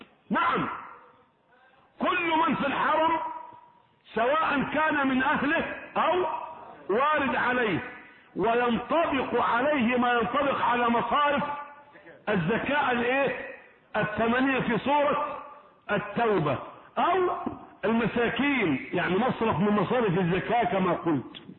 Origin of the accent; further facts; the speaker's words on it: Sharqia Governorate, Egypt; وعندنا في الشرقية شجرة الناس بترحل اليها